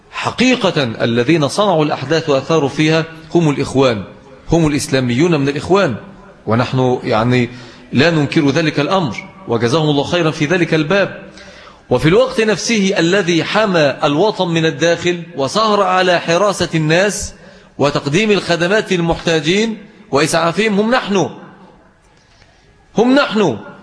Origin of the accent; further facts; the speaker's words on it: Mansoura, Dakahlia, Egypt; المقابر عندنا في المنصورة في منطقة اسمها العسوي